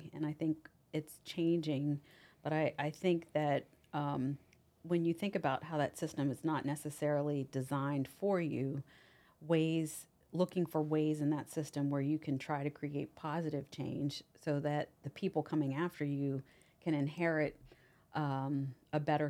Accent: Pennsylvania, United States; I came all the way from Washington County, Pennsylvania, to Washington, D.C.

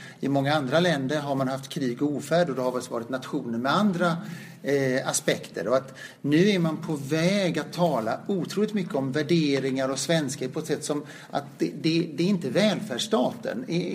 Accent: Sweden; jag är nog svensk utan att vifta med en flagga

